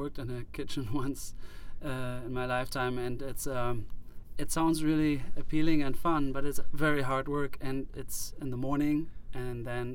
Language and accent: English; Germany; I'm from Germany